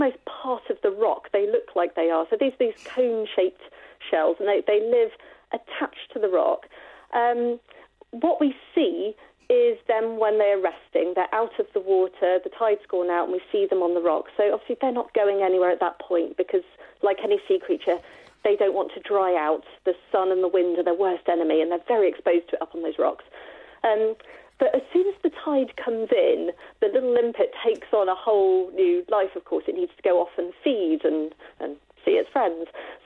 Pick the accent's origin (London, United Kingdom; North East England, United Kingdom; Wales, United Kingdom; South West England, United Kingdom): South West England, United Kingdom; I grew up in Cornwall and I still live in Cornwall.